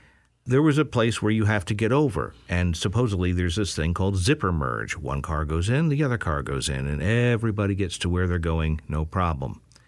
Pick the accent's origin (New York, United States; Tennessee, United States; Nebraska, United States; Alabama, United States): New York, United States; now in Pennsylvania, United States; this is one of the reasons I'm out in Pennsylvania versus where I grew up in Metro New York